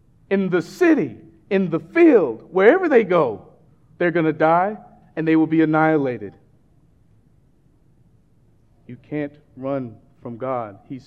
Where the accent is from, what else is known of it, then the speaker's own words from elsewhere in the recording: Mississippi, United States; now in Washington, United States; Well, as y'all know, I'm from Mississippi, and for most of my life, I lived in the southernmost part of the state, which is the Gulf Coast, because it's right next to the Gulf of Mexico.